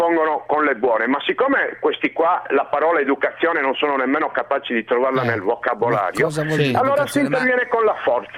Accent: Nuoro, Sardinia, Italy; now in Padua, Italy; io vivo da molti anni a Padova, ma sono di Nuoro, Sardegna.

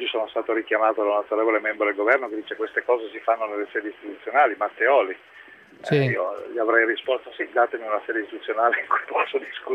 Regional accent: Cuneo, Piedmont, Italy; sono di Cuneo, siamo molto più pratici, siamo uomini campi

